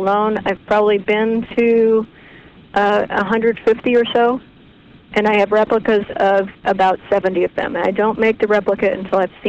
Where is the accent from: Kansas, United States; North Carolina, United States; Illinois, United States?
Kansas, United States; I said, "Well, I'm from Kansas."